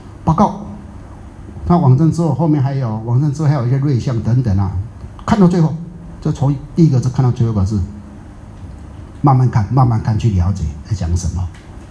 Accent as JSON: {"language": "Chinese", "country": "China", "said": "竟然是我们中国人自己啊自己的出家人讲出来"}